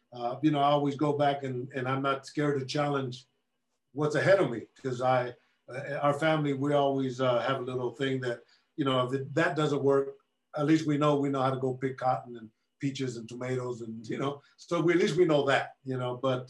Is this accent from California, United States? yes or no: yes; California, United States; I grew up as a farm worker.